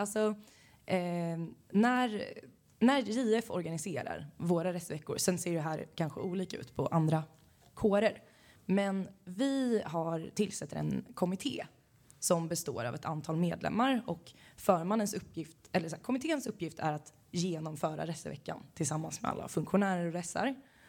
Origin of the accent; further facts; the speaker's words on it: Gothenburg, Västra Götaland County, Sweden; Jag är 23 år och kommer från Göteborg. Det hörs inte så mycket, men jag lovar att jag kommer från Göteborg.